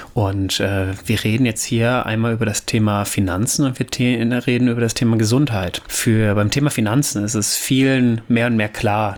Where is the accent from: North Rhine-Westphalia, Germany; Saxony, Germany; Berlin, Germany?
North Rhine-Westphalia, Germany; Ich komme ja ursprünglich aus dem Pott